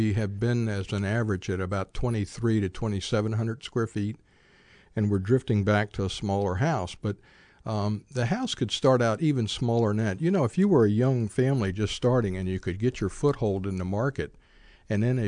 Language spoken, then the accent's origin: English; Virginia, United States; now in Charlottesville, United States; I grew up over in the Shenandoah Valley and went to school at Bridgewater College